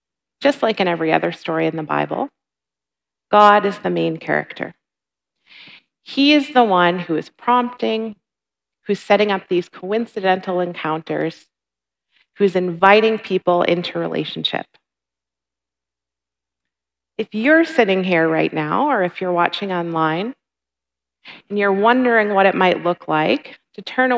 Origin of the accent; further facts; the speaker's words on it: Minnesota, United States; I grew up in Minnesota. It's known for thousands and thousands of lakes.